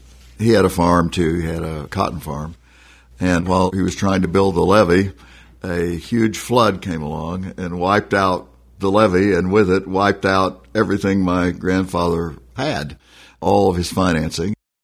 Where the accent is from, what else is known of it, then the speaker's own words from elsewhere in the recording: Washington, District of Columbia, United States; born there; I was born in Washington, D.C., in the old hospital across from Georgetown University Hospital, right at the edge of Georgetown.